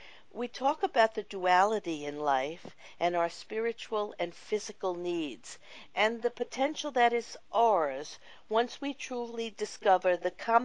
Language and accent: English; New York, United States; I grew up in New York in a family that had no real understanding of any of this